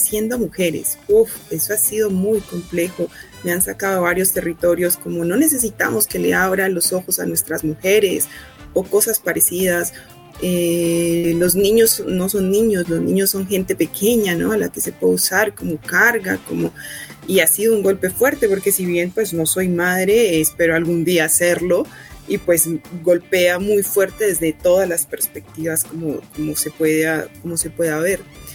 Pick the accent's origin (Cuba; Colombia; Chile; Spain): Colombia; Bueno, primero, siendo colombiana, hola a todos, ¿no?